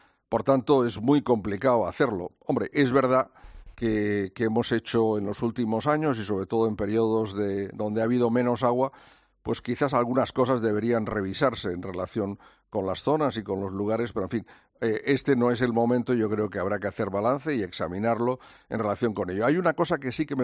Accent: Valencia, Valencian Community, Spain; Yo nací en Valencia y recuerdo de mi juventud este fenómeno de las gotas frías

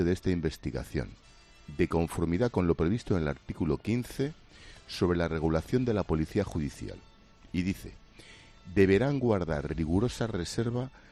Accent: Madrid, Community of Madrid, Spain; O sea, yo como madrileño de Cuatro Caminos de Pro, Madrid una nación.

